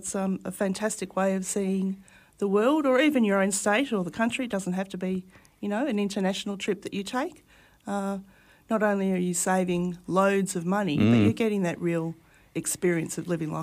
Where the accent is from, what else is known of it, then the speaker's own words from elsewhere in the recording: Melbourne, Victoria, Australia; We're originally from Melbourne.